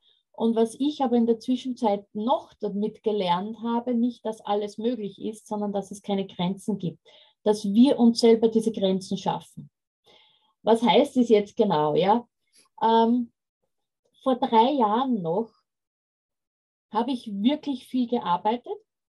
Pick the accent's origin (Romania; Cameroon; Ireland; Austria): Austria; Und ich komme übrigens aus Österreich, habe ich auch noch nicht gesagt, ja. Also es ist ein anderes Land und ich liebe das Meer.